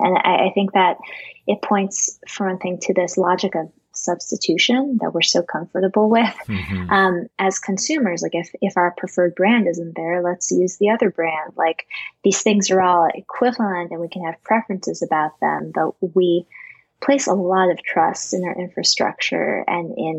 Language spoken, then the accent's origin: English; Colorado, United States; growing up in Colorado, where you could say that we're often in a drought